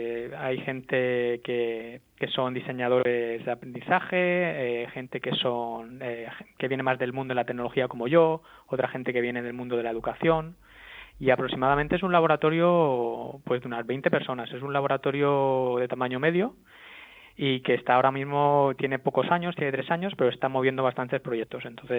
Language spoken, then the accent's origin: Spanish; Murcia, Region of Murcia, Spain; moved away as an adult; a partir de los 21 años salí de Murcia y por ahora sigo dando vueltas por el mundo.